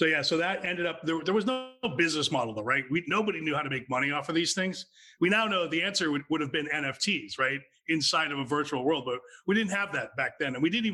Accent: New Hampshire, United States; I grew up in New Hampshire, so kind of in the woods.

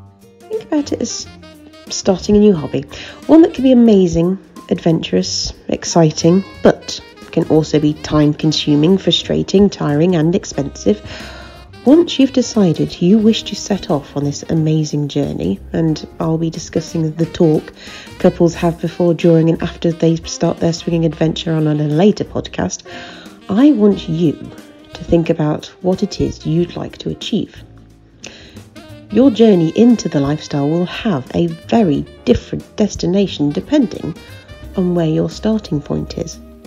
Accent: England, United Kingdom; but rather an afternoon's discussion over tea and cake, because we're very English here sometimes.

